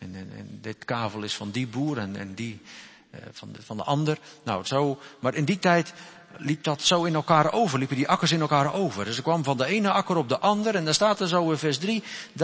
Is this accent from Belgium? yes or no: no; Ridderkerk, South Holland, Netherlands; Ik kom uit de Ridderkerk, mijn oorsprong. En nu is vrijwel alles volgebouwd daar. Maar in mijn jonge jaren waren daar nog heel wat boeren die dan aardappels teelden. Of ook tarwe.